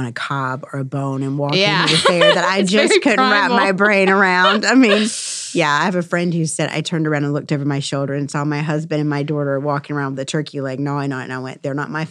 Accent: Lewisburg, United States; When I was a kid, I grew up in Lewisburg

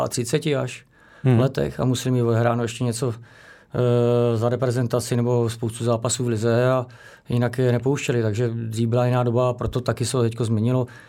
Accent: Stochov, Central Bohemian Region, Czechia; Takže vlastně jsme se přestěhovali nějakých 5 letech a vlastně vyrůstal jsem na Stochově a do té doby, než vlastně jsem přestoupil ve 14 do Sparty.

